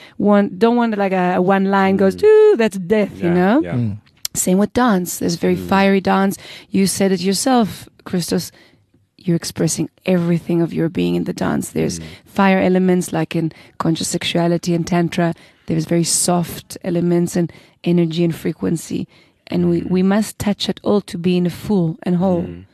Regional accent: Israel; I grew up in Israel, and we didn't get much stars. There's a lot of pollution and clouds and whatever.

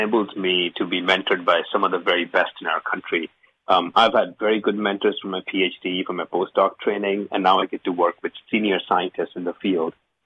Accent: India; also born or lived in Germany / Australia; now in Canada; I did my PhD at the University of Saskatchewan. So I've been here for a long time, and I moved from India. I've lived in Germany. I've lived in Australia.

